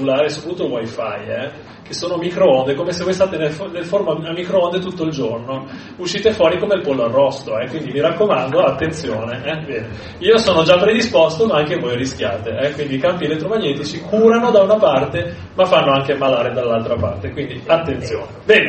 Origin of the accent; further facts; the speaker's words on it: Lombardy, Italy; sono brianzolo, ecco, la terra della promessa, per me la terra della promessa è la Brianza